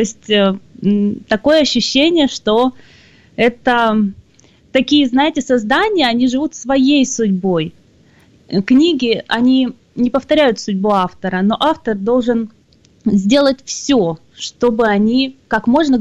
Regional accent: Grozny, Chechnya, Russia; born there; я родилась в Чечне, в городе Грозном, и на мое детство и юность пришлись войны.

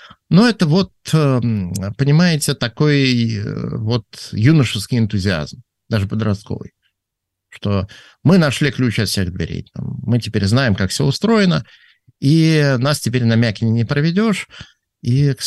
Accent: Severomorsk, Murmansk Oblast, Russia; я родился и вырос в Североморске, там у моих родителей были северные надбавки

